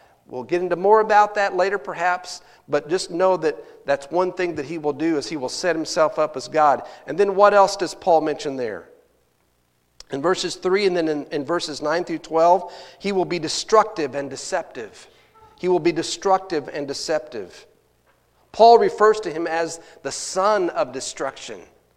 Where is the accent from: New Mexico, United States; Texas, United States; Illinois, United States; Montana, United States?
Texas, United States; now in Missouri, United States; Now, if you don't know, I'm from Texas originally. I like Missouri stuff. I've lived here for almost 25 years.